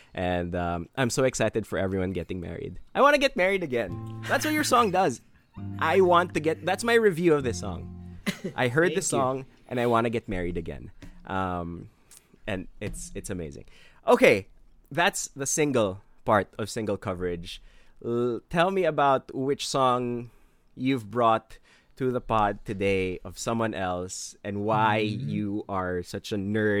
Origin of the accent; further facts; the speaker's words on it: Marikina, Metro Manila, Philippines; I was raised in Marikina and I went to school in Los Baños.